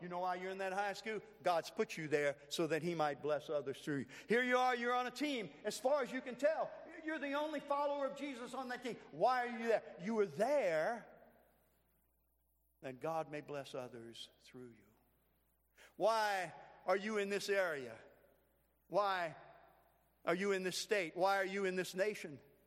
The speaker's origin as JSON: {"language": "English", "region": "Louisiana", "country": "United States", "said": "I'm Cajun. You probably couldn't tell that. I don't have an accent, but I'm Cajun."}